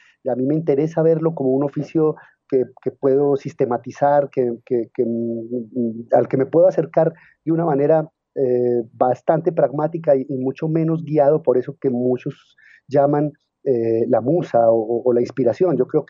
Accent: Medellín, Antioquia, Colombia; Yo crecí en la ciudad en la Medellín de la década de los años 80 y 90. Esa fue mi adolescencia.

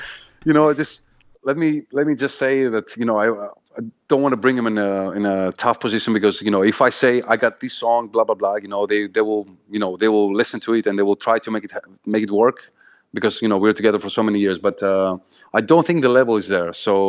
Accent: Greece; English is a second language; that's funny because I'm a Christian Orthodox too. You know, I'm from Greece, so my passport says Christian Orthodox

